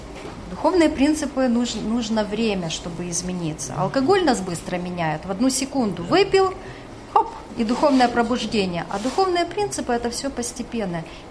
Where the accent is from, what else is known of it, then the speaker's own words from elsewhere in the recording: Zhytomyr, Zhytomyr Oblast, Ukraine; now in Lutsk, Ukraine; Я сама из Житомира, а переехали жить в город Луцкий.